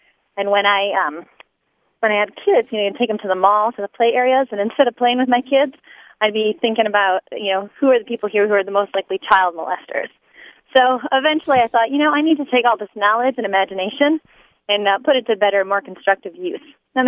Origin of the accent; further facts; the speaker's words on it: Franklin, Michigan, United States; I am from Franklin, Michigan.